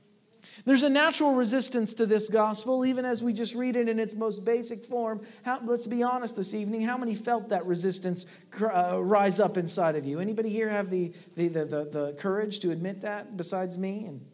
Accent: West Virginia, United States; Now, I grew up in Appalachia. I was born and raised not in Virginia, but in West Virginia.

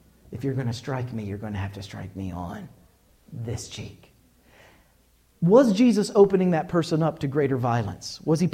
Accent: Scotland, United Kingdom; And I'm Scottish

